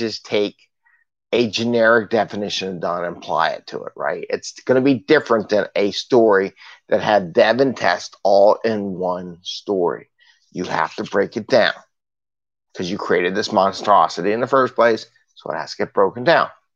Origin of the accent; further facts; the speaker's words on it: Missouri, United States; I'm from Missouri, the show me state, right?